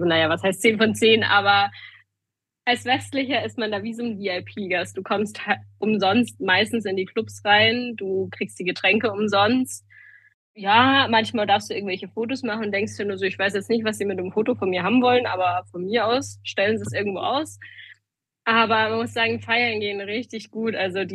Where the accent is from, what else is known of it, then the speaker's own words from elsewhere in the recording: Munich, Bavaria, Germany; ich bin nie wirklich von daheim weg gewesen. Also ich meine, ich bin in München geboren, München aufgewachsen. Ich habe mich hier aus meiner Heimat nicht rausbegeben, groß.